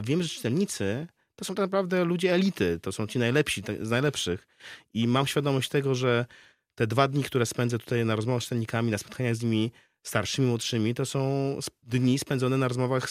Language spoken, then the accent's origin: Polish; Białystok, Podlaskie Voivodeship, Poland; now in Warsaw, Poland; całe dorosłe życie mieszkam w Warszawie, to zawsze przedstawiam się jako, mówię o sobie, że jestem białostoczaninem mieszkającym w Warszawie i tak już będzie do końca życia.